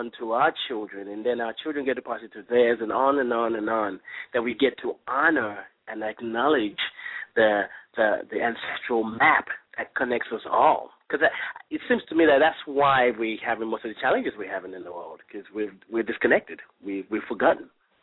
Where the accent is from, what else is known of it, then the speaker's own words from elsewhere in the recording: Nigeria; now in United States; because I'm originally from Nigeria